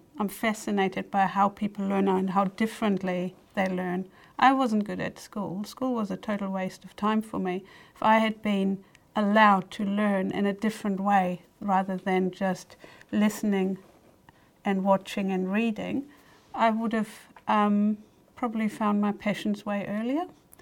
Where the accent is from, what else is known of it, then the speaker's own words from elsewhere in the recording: Germany; moved away as an adult; now in New Zealand; I'm originally from Germany, and I'm very happy to be here.